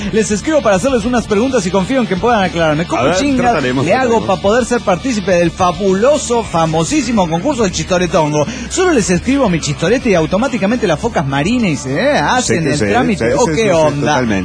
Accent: León, Guanajuato, Mexico; Soy de Haibo, de León, Guanajuato, México.

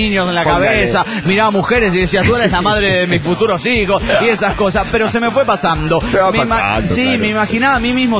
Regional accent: Caracas, Capital District, Venezuela; de Caracas, Venezuela.

